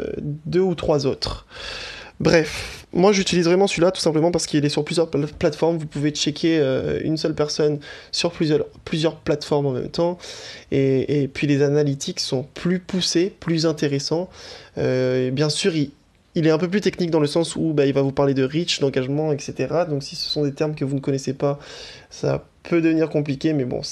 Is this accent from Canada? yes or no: no; France; accent: French; avec mon accent frenchy qui essaye de dire de l'anglais, ça passe pas forcément dans les oreilles de tout le monde.